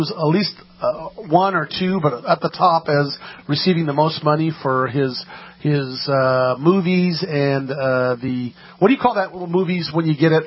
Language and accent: English; New York, United States; I ain't going to Mississippi. I'm from New York.